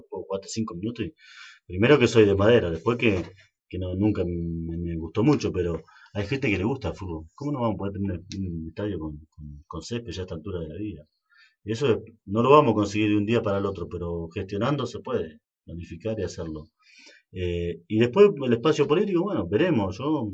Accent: Ingeniero Jacobacci, Río Negro, Argentina; nos sentimos orgullosos de decir que somos de Jacobacci, que somos jacobacinos.

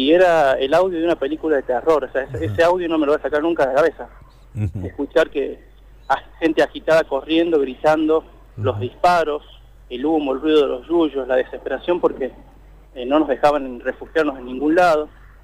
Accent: Córdoba, Argentina; yo me asusté, vengo de Córdoba, donde las manifestaciones no terminan así

